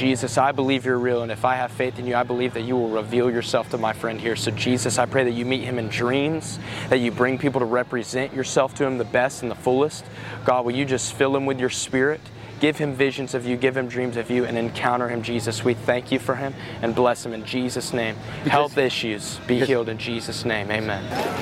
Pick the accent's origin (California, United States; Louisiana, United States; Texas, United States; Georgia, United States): Georgia, United States; growing up, I grew up in Georgia, so I'd heard of religion.